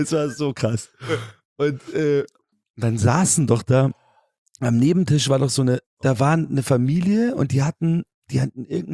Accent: Munich, Bavaria, Germany; In München, ja. München-Sending.

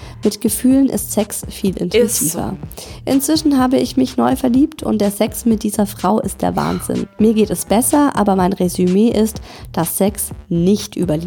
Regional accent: Cologne, North Rhine-Westphalia, Germany; Ich bin zurück in meine Heimat nach Köln gezogen und musste mit 33 Jahren bei Null anfangen

